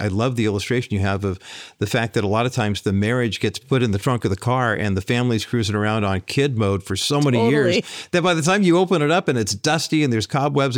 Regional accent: Whittier, California, United States; I used to spend a lot of time growing up in Whittier, California at my grandmother's house, and she had this beautiful backyard

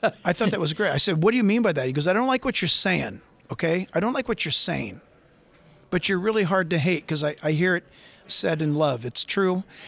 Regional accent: United States; I'm an American, but I don't put my faith in him to have a passport.

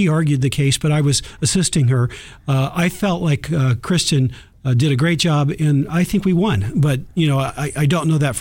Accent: Tri-Cities, Washington, United States; She runs a flower shop in my hometown of the Tri-Cities, Washington.

